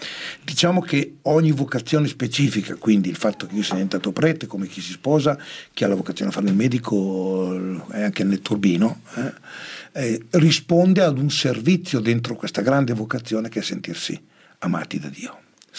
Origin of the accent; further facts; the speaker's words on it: Milan, Lombardy, Italy; also born or lived in Cernusco sul Naviglio; io sono stato educato in una famiglia e in un cortile della periferia di Milano, dove noi eravamo l'unica famiglia del nord